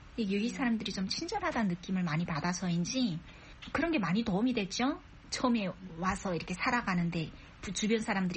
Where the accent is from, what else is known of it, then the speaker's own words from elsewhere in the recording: North Korea; moved away as an adult; now in South Korea; 저희가 탈북을 20대 후반쯤에 탈북을 했고